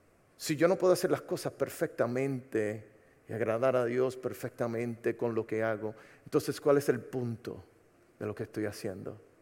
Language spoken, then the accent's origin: Spanish; Puerto Rico; Pero entiendo que soy puertorriqueño, no somos tan grandes.